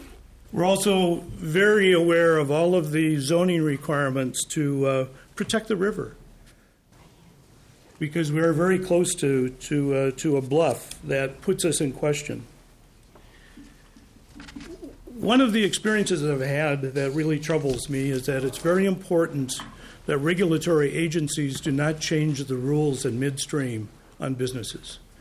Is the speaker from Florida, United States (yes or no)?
no; North Dakota, United States; now in St. Paul, United States; I'm also a resident of St. Paul, have been for 29 years, and I think after growing up in North Dakota, I've been finally assimilated in this city.